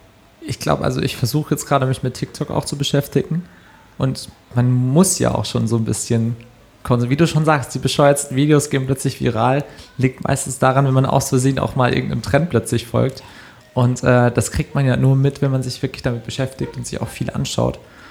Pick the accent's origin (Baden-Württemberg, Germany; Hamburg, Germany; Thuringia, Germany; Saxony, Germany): Baden-Württemberg, Germany; Karlsruhe; da ist natürlich auch mit meiner Heimat, mit Karlsruhe, das ist einfach ein guter Ausgleich.